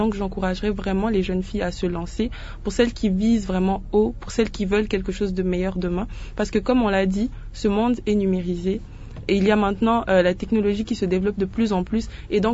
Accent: Matadi, Kongo Central, DR Congo; Je venais de Matadi, comme je l'ai dit tantôt, et j'ai effectué mon test à Kinshasa.

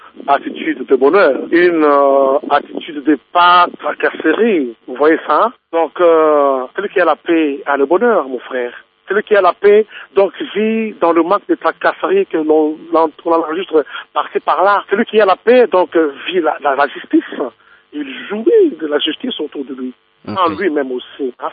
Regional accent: DR Congo; non seulement chez nous en RDC, mais aussi dans tous les pays d'Afrique

